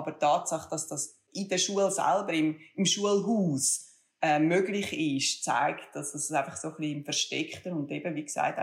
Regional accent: Männedorf, Zurich, Switzerland; Also ich bin in Männidorf am Zürichsee aufgewachsen und habe dann an der Universität Zürich mit dem Christoph Geschichte und Völkerrecht und internationale Beziehungen studiert.

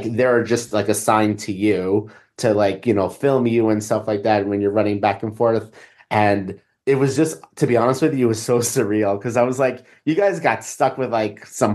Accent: New York, United States; I'm originally from Long Island, so not a lot of type of culture in Long Island.

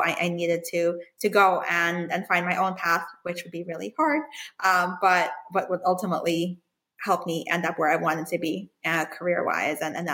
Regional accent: Ukraine; now in United States; I'm from Ukraine.

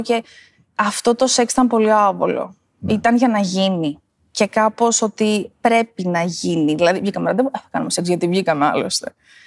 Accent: Ioannina, Epirus, Greece; είμαι 28 χρονών, είμαι από τα Γιάννενα και μένω στα Γιάννενα

